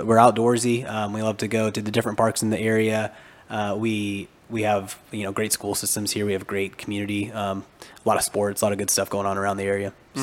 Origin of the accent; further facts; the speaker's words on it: Centerville, Ohio, United States; Yeah, so, I grew up in Centerville. Yeah. Yeah, grew up in Centerville. Have a lot of family and still in Centerville and Kettering.